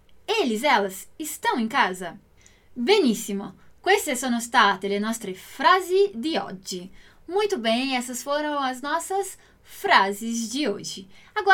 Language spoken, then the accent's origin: Portuguese; Italy; a cidade onde eu cresci na Itália, onde eu morei por muitos anos e aprendi o italiano, lá o sotaque de lá não se fala com o som fechado.